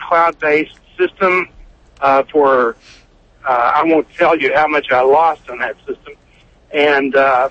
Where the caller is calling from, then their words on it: Nacogdoches, Texas, United States; Listen, I'm a country doctor. I'm calling out from Nacogdoches, Texas.